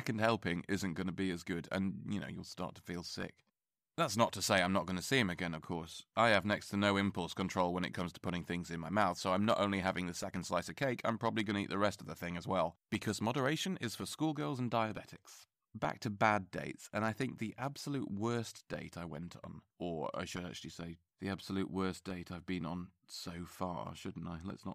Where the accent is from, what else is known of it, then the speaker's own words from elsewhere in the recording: England, United Kingdom; but I'm English.